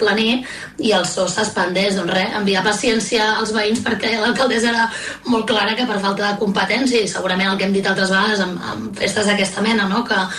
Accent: Salrà, Catalonia, Spain; jo soc de Salrà, que és un poble que està al costat de Bordils, i a continuació hi ha Sant Joan de Mollet

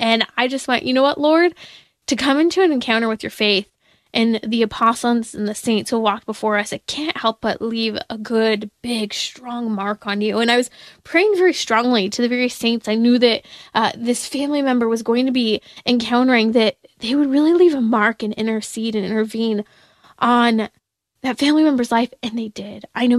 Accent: United States; especially as an American. Our country is not that old.

